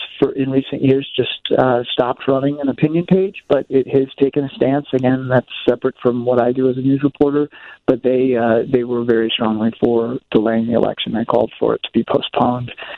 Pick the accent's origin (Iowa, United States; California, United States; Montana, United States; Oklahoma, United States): Iowa, United States; You know, I grew up in Iowa, but yeah, we have surpassed them now.